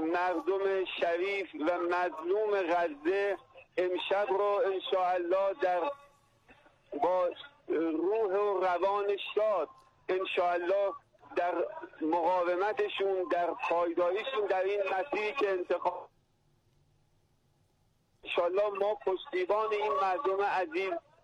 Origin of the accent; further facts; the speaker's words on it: Iran; به عنوان یک ایرانی و یک مسلمان